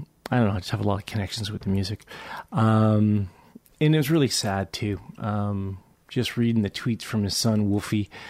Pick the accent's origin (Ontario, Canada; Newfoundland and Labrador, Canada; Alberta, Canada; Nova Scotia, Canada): Ontario, Canada; Hamilton; Growing up in Westdale and in the Mayflower Street in East Hamilton